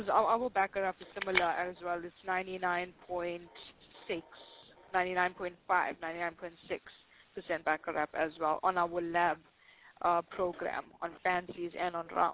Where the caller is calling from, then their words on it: New York, United States; I'm calling up from New York.